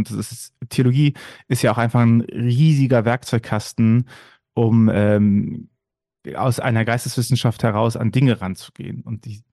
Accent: Bonn, North Rhine-Westphalia, Germany; dass ich ganz klassisch kirchlich sozialisiert bin. Ich bin ja gebürtiger Bonner, also ich bin ja im Sendegebiet geboren und bin da ganz normal in die Kirchgemeinde gegangen. Aber sowohl in die evangelische als auch in die katholische, denn rheinisch-katholisch

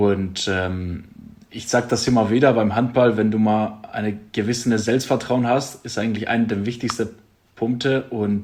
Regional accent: Drama, Eastern Macedonia and Thrace, Greece; Das ist aber kein Drama, es ist echt eine sehr schöne Stadt. das ist in der Nähe von Thessaloniki.

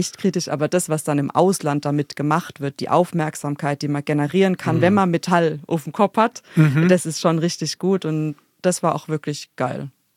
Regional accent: Germany; Und als Deutsche, da ist es dann wirklich, da macht es dann wirklich Sinn

